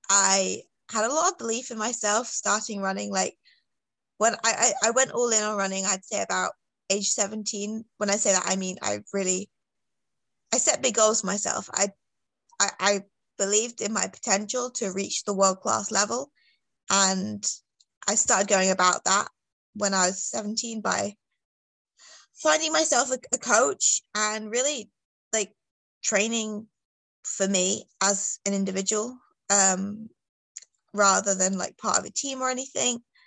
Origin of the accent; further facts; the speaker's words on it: England, United Kingdom; Yeah, so I'm from the United Kingdom. I grew up in England